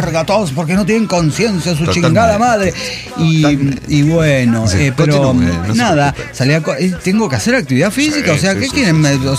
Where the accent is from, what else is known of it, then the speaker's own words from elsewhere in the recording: Pachuca, Hidalgo, Mexico; soy de Pachuca, Hidalgo.